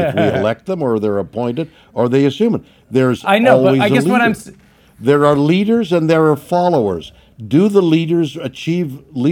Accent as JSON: {"language": "English", "town": "Montreal", "region": "Quebec", "country": "Canada", "tie": "born or raised there", "said": "I was brought up in Montreal, Canada."}